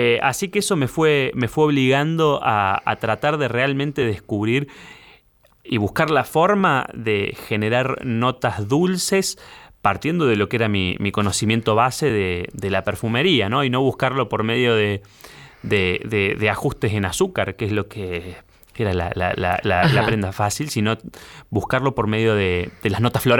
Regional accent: Argentina

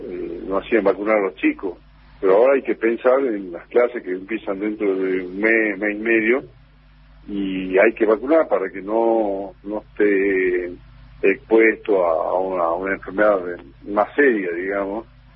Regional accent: Argentina; Yo creo que para nosotros como argentinos y argentinas

